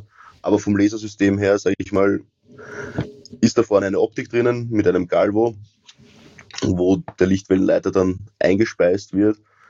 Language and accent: German; Austria; bei uns in Österreich